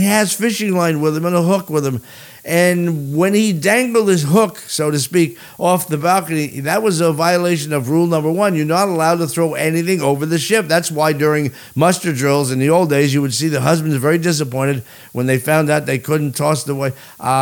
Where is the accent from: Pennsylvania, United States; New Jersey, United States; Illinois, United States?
New Jersey, United States; I was born and raised in New Jersey.